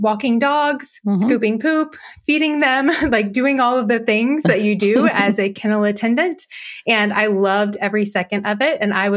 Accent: the South, United States; Sure. I grew up in the South, so with a heavy dose of football and church, as you might imagine.

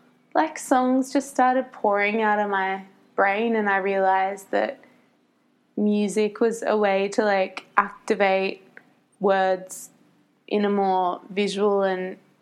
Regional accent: Forster, New South Wales, Australia; I grew up on Worimi Country in Foster, New South Wales

